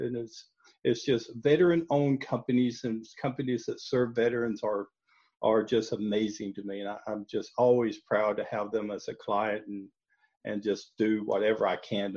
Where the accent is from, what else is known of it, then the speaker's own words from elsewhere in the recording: Mississippi, United States; You know, I grew up in South Mississippi, and like most small towns, there's usually a place close